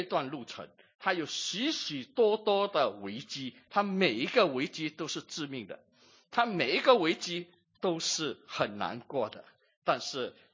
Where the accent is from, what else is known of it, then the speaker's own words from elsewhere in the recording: Singapore; 就好像我们新加坡人身经百战，什么百战，很多的考试